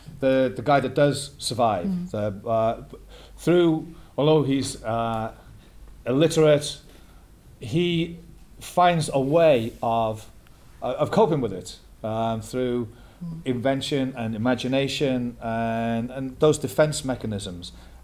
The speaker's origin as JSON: {"language": "English", "town": "Liverpool", "region": "North West England", "country": "United Kingdom", "said": "For me, although I'm from Liverpool, I've never actually been in prison."}